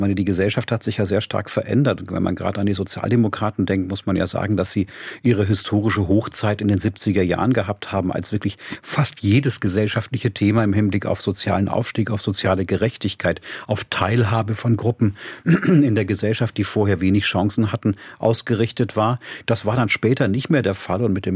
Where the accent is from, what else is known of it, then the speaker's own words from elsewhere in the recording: Tübingen, Baden-Württemberg, Germany; born there; In Tübingen war ich tatsächlich nur ein halbes Jahr und bin dann aus Baden-Württemberg gewissermaßen deportiert worden.